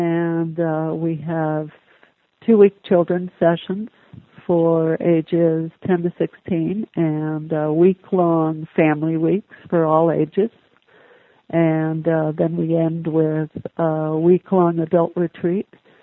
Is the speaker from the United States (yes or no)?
yes; Philadelphia, Pennsylvania, United States; I was from the Philadelphia area at the time and always needed a place to stay.